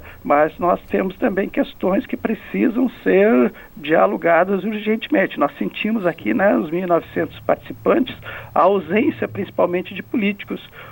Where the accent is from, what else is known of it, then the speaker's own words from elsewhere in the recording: Santa Catarina, Brazil; Nós aqui, como catarinenses, tivemos essa honra